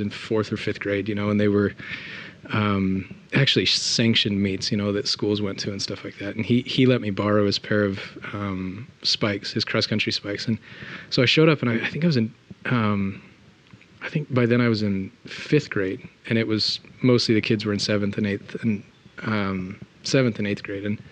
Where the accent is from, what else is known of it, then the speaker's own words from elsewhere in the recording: Oregon, United States; Like I was in Oregon at the time. And growing up in Oregon, you, at least rural Oregon, you become a football player or you become a rodeo cowboy.